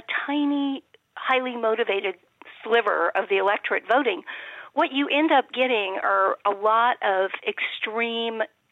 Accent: Texas, United States; I am a Texan.

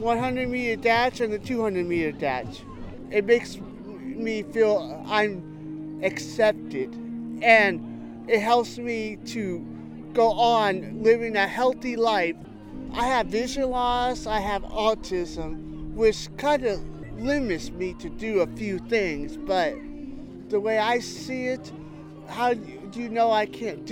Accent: Lewistown, Montana, United States; I'm from Lewistown, Montana.

